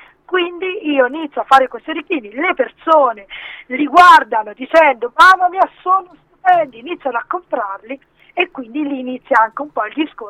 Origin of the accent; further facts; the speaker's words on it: India; Italian is a second language; now in Italy; io sono indiana, quindi io parto già l'essere in un paese come l'Italia già un soggetto abbastanza unico